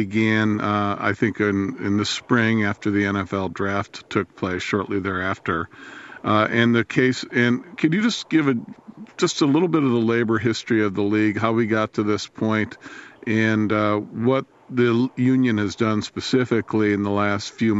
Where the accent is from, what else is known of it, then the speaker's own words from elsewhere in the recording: Cleveland, Ohio, United States; I know for one, I was raised in Cleveland, where football is the state religion, and I spent much of my youth trying to become a priest.